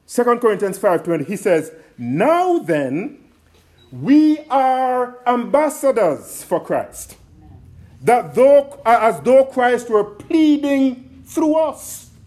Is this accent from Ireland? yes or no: no; Jamaica; now in United States; and I can talk about my home country, Jamaica, we have an embassy here in the United States.